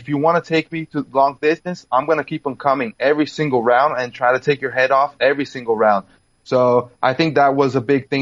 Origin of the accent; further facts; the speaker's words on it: Brasilia, Federal District, Brazil; English is a second language; I work a lot in Cerrado MMA in my hometown in Brasilia.